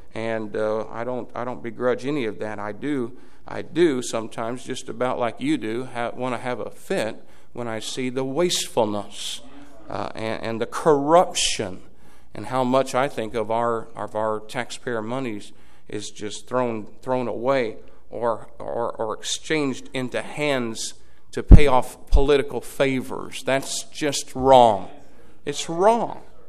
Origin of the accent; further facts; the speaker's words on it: United States; And I feel like that as an American, excuse me.